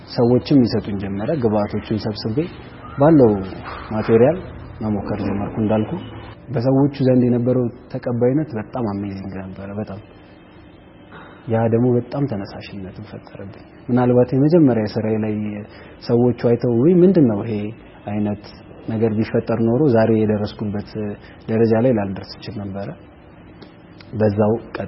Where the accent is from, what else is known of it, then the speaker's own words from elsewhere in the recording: Addis Ababa, Ethiopia; ወልጄ ያደኩት አዲስ አበባ ነው። ከኬጂ እስከ 10ኛ ክፍል ሰላም የህፃናት ማሳደጊያ መንደር ብዙዎች ያውቁታል። ታዋቂ ትምህርት ቤት ነው። እዛ ነው እስከ 10 የነበረኝን ትምህርት የጨረስኩት።